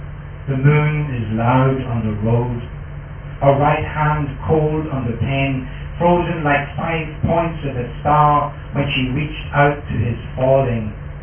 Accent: Dundalk, Leinster, Ireland; And it's set in my hometown of Dundalk, and some of the street names I mentioned are the street names of Dundalk.

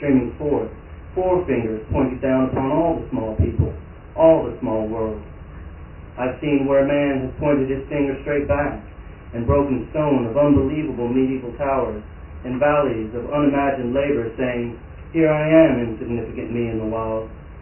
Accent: Kentucky, United States; I'm originally from Kentucky State, but I've been here for nearly 10 years now.

